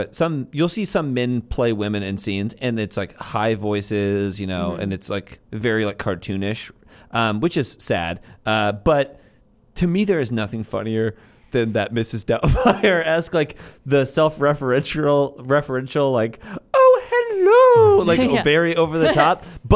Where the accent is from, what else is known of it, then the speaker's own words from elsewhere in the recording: Fargo, North Dakota, United States; We're from Fargo, North Dakota.